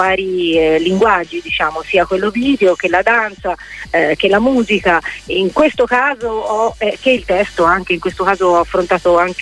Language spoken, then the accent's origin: Italian; Tuscany, Italy; Io sono toscana, quindi mi è piaciuto rifarmi un po' al classico.